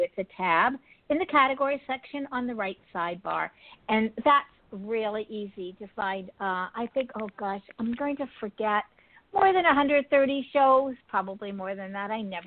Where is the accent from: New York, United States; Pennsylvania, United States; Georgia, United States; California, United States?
Pennsylvania, United States; Pittsburgh; born there; I was born in the Pittsburgh area and went to college in the Pittsburgh area.